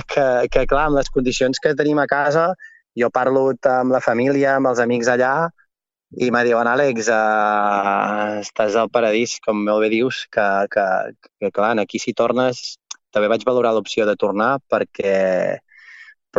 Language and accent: Catalan; Torroella de Montgrí, Catalonia, Spain; Jo sóc de Torroella, Montgrí, l'Estartit, sí, visc a l'Estartit, jo.